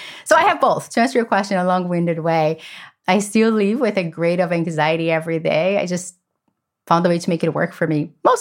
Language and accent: English; Brazil; I grew up in Brazil. In a family that chaos is the only thing that we knew.